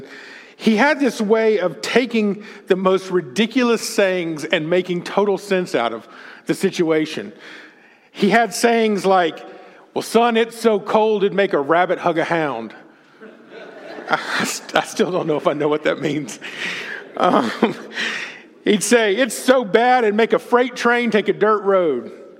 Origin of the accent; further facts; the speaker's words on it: Texas, United States; also born or lived in Mississippi / Alabama; I'm sure y'all can probably tell from my accent, I am not from the Midwest. I am from the great, far, far land of the Deep South. I was born and raised in Texas. I am a native Texas boy